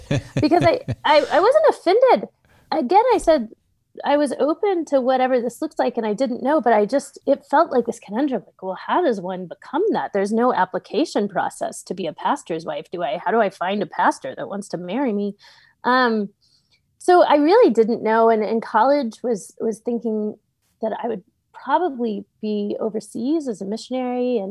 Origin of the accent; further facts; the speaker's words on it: Texas, United States; now in Pittsburgh, United States; We moved across the country from Austin to Pittsburgh, Pennsylvania, which is a lovely town. I should say that because it is a lovely town. But we were far from home. I'm a seventh generation Texan. So we have deep roots here.